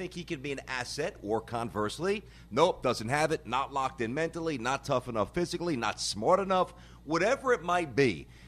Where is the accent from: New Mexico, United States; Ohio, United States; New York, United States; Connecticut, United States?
New York, United States; You know, growing up in New York, the Giants were the team that I never had any emotional connection